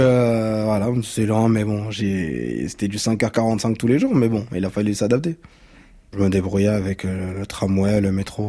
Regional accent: Côte d’Ivoire; born there; Moi, je suis né en Côte d'Ivoire en 1997.

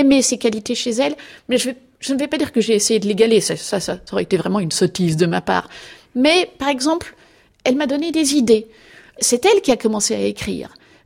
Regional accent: Belgium; j'ai mis du temps à comprendre que j'étais belge, mais maintenant j'en suis sûre, je suis belge.

